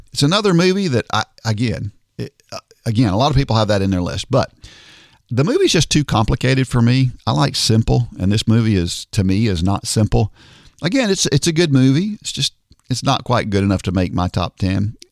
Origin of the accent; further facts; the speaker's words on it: New Jersey, United States; born there; I was born in New Jersey, and this movie just really reminds me of my childhood roots.